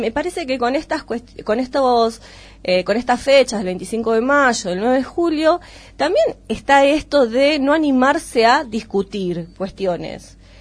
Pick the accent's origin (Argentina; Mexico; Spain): Argentina; Decir, bueno, la causa Malvina nos une como argentinos.